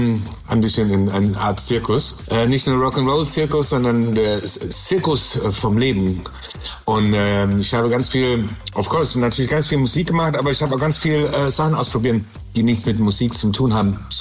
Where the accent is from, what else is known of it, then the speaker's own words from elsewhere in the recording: Canada; German is a second language; now in Germany; natürlich war ich immer in Kanada. Ich bin immer gegangen zurück nach Kanada. Und ich liebe Deutschland.